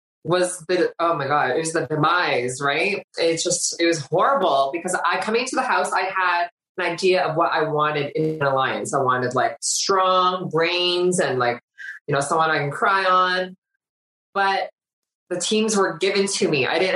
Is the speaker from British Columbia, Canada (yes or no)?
yes; Vancouver, British Columbia, Canada; we're both from Vancouver, West Coasters, and both in the queer community.